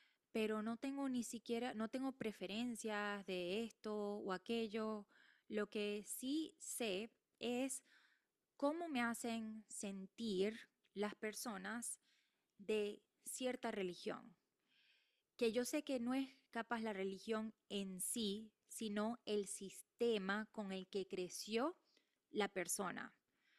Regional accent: Maracaibo, Zulia, Venezuela; also born or lived in Miami; Yo nací en Miami, pero crecí en Maracaibo. Y mi colegio fue el Mater Salvatoris, que es la religión católica.

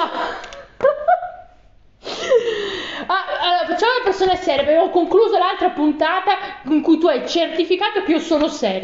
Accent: Vicenza, Veneto, Italy; Tesoro, da buona vicentina

